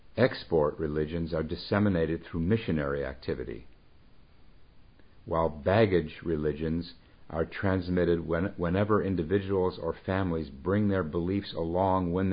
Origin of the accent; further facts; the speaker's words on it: Midwest, United States; accent: Midwestern; used to kid me about my Midwest accent, by the way.